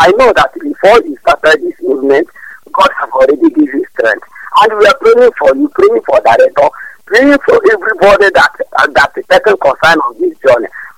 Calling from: Ugocha, Nigeria; I'm coming from Ugocha in Biafra land.

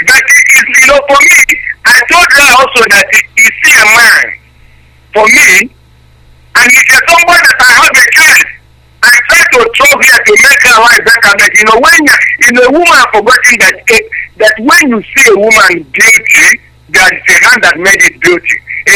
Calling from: Denmark; I'm calling from Denmark.

